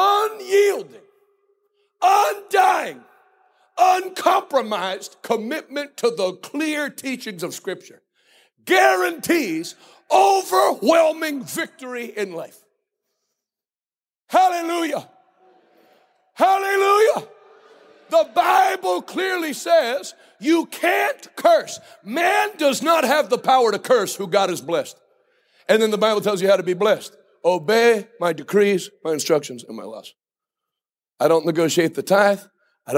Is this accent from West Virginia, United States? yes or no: yes; West Virginia, United States; because you can tell I'm not racist, because I'm from West Virginia. West Virginians aren't racist.